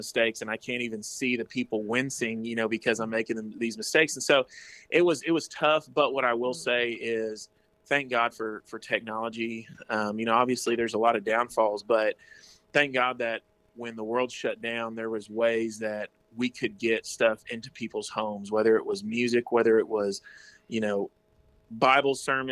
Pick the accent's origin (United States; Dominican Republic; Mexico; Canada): Dominican Republic; I think, you know, growing up in the Dominican Republic